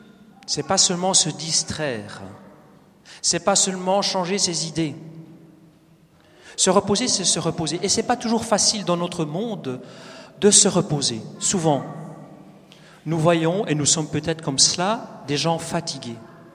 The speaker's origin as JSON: {"language": "French", "country": "Belgium", "said": "je suis belge, vous savez, hein"}